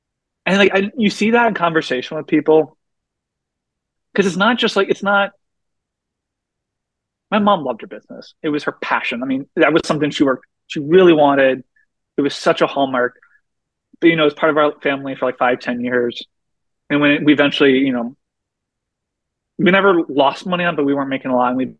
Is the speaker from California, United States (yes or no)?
no; Iowa, United States; I come from Iowa. I mean, the what happened to Iowa in my lifetime is profound.